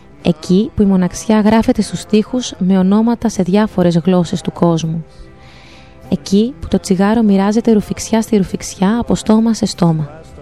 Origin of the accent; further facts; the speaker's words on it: Albania; now in Greece; Είμαι από την Αλβανία